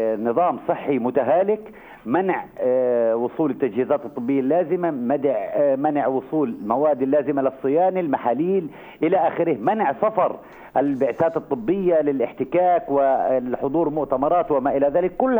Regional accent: Palestine; يعني إحنا كفلسطينيين مصدر قوتنا الوحيد هو الوحدة الحال

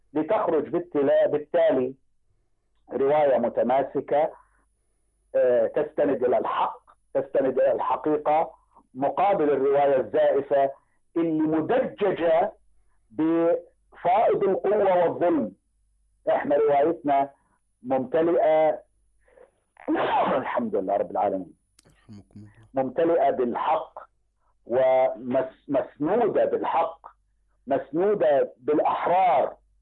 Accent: Jordan; also born or lived in Palestine; أنا كما قلت ولدت في فلسطين، ولدت في الأردن ونشأت فيها، فكان جزء من الوفاء لقضيتي أن أكون أيضا وفيا للبلد الذي نشأت فيه والبلد اللي تعلمت فيه ودرست دراستي

